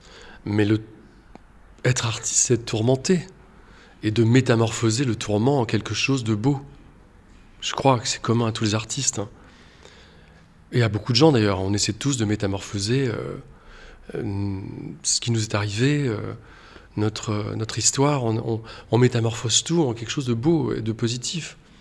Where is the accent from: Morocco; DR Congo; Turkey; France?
France; Rennes, Brittany; also born or lived in Algeria; je suis rennais, enfin, je suis né en Algérie, mais j'ai grandi à Rennes.